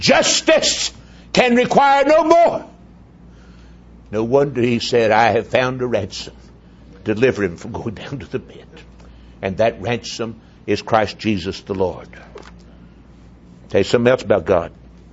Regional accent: North Carolina, United States; born there; I was born in Bladen County, North Carolina, 1950.

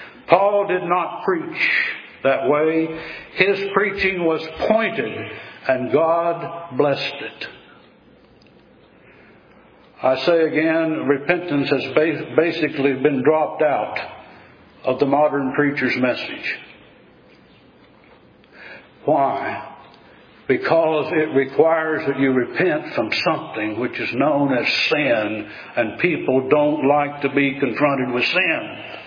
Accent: Missouri, United States; born there; I was born near Springfield, Missouri, in 1941. Grew up in a baseball family with my dad playing professional baseball for some 16 years.

